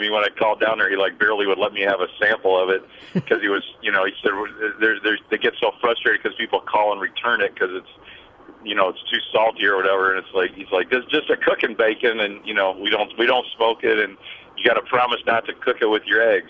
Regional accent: Chicago, Illinois, United States; olive oil because I grew up in Chicago and we in a Jewish family we didn't eat a lot of olive oil.

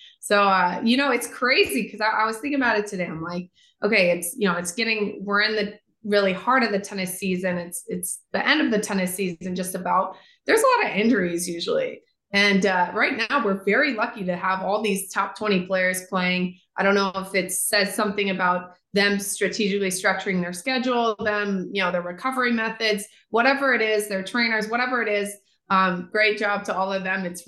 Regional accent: St. Louis, Missouri, United States; one of my lifelong career goals is to bring a professional tennis tournament to the city of St. Louis, my hometown.

